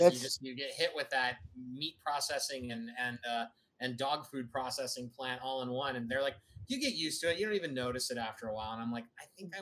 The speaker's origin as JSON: {"language": "English", "region": "Colorado", "country": "United States", "said": "I'm from Colorado, and there's a town called Greeley, which is outside of Denver"}